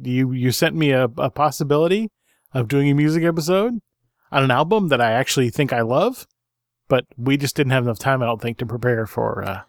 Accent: Anchorage, Alaska, United States; We live in Alaska. We were born and raised in Alaska, The town of Anchorage.

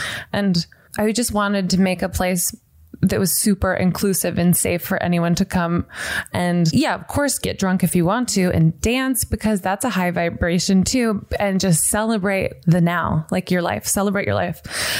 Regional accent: the South, United States; growing up in the South, which was really religious, and I wanted to be really religious

